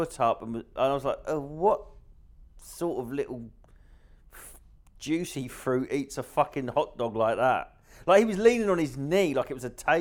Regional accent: Brandon, East of England, United Kingdom; I grew up in Brandon and there was a rabbit skin processing factory.

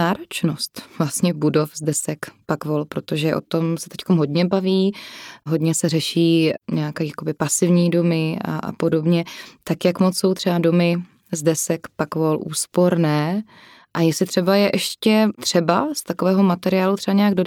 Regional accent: Silesia, Czechia; My jsme tomu u nás ve Slezsku říkali nepodárky.

